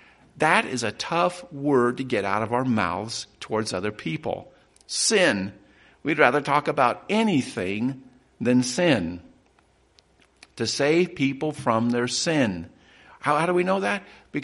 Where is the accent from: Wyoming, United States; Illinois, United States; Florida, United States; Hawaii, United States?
Wyoming, United States; Cheyenne; Yeah, I grew up in Cheyenne. Cheyenne's chock full of Mormons.